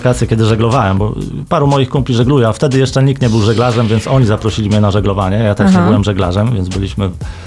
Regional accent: Warmian-Masurian Voivodeship, Poland; Ja urodziłem się, wychowałem na Mazurach, więc często tam wracam.

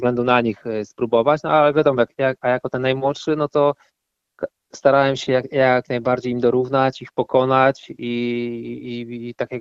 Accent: Mrągowo, Warmian-Masurian Voivodeship, Poland; wychowując się w Mrągowie, bo tam się urodziłem, tam się wychowałem.

